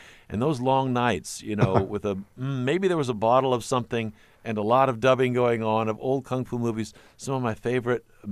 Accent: Bloomington, Illinois, United States; Well, I grew up in central Illinois, Bloomington Normal

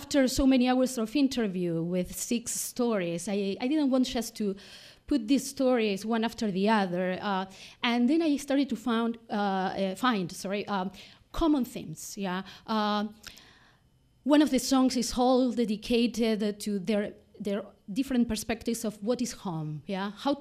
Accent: Argentina; moved away as an adult; Well, I have to say that I'm an immigrant myself, no? I emigrated from Argentina 20 years ago, a little more, yeah, around 20 years ago, as a very young person, looking for furthering my studies.

